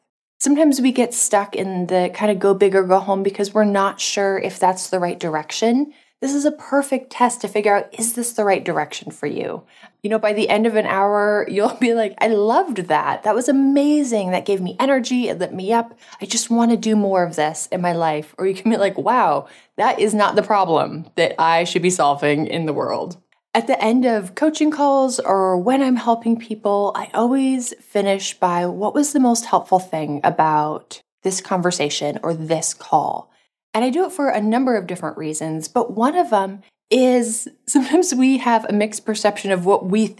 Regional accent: Montana, United States; Maybe it's because I'm from Montana, but I have so many gardening analogies.

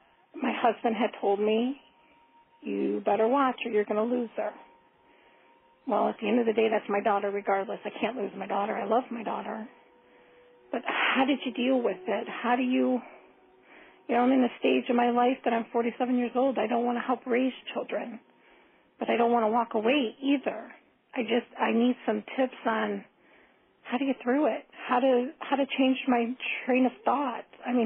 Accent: Grafton, Ohio, United States; I'm from Grafton, Ohio.

